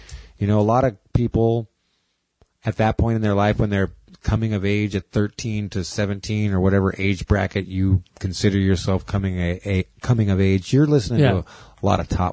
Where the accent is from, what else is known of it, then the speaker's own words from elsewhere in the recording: Tennessee, United States; But I call it … because I'm from Tennessee, goddammit.